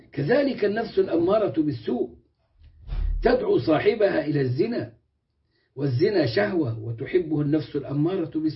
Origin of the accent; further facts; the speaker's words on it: Turkey; في المساجد عندنا في تركيا يجلسون نحو نصف ساعة للصلاة الواحدة